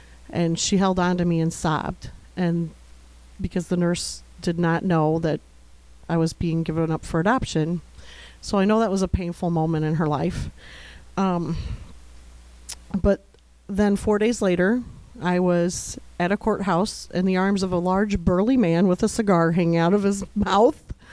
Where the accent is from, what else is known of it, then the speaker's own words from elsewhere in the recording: Rochelle, United States; born there; I was born in Rochelle to a 17-year-old mother who knew she was giving me up for adoption.